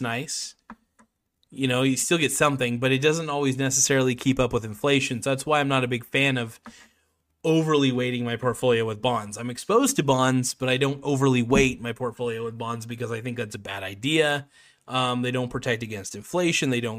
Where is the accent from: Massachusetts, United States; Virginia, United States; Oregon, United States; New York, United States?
Oregon, United States; I'm from Oregon. So Daddy Shom is asking what state I'm from. I'm from Oregon.